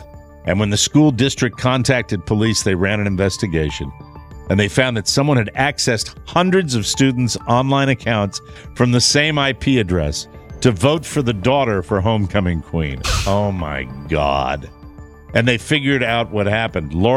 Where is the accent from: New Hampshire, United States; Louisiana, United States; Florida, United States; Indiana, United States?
Florida, United States; And now a little something-something from my home state again, because every day it's Florida.